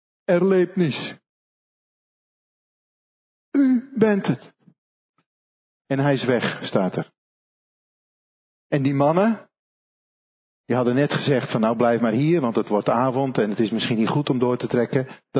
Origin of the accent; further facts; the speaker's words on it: Holland, Netherlands; Ik ook hoor. Ik ben gewoon Hollander.